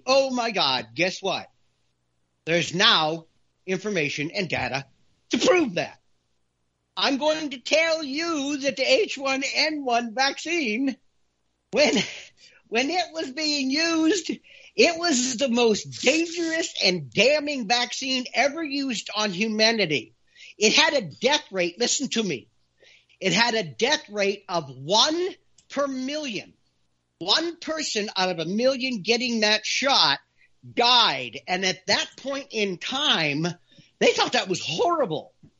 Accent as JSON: {"language": "English", "country": "United States", "said": "because you never hold it against me that I'm American."}